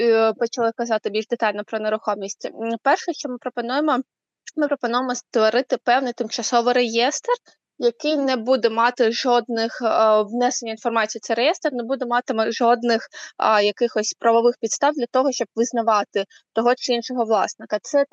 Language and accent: Ukrainian; Crimea, Ukraine; Я сама з Криму, дякую. У мене там абсолютно вся родина.